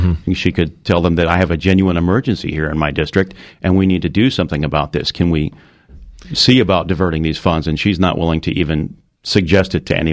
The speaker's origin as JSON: {"language": "English", "town": "New Berlin", "region": "Wisconsin", "country": "United States", "tie": "born or raised there", "also_born_or_lived": "Milwaukee", "said": "I'm 53 years old, just turned 53 last month. Mm-hmm. I was born in Milwaukee, raised in New Berlin, graduated from New Berlin West in 1975."}